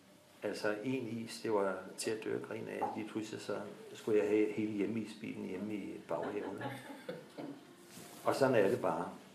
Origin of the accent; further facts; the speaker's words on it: Lyngby, Capital Region of Denmark, Denmark; Jeg er født og opvokset i Lyngby, nord for København.